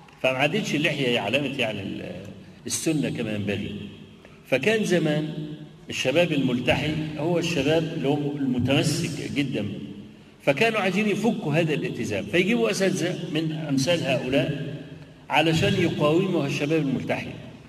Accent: Egypt; الا الارثوذكس اللي في المشرق، اللي عندنا في مصر مثلا

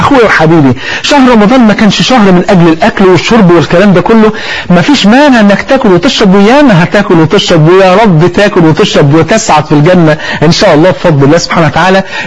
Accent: Egypt; وانت عارف عندنا في مصر الفول فردين يعني

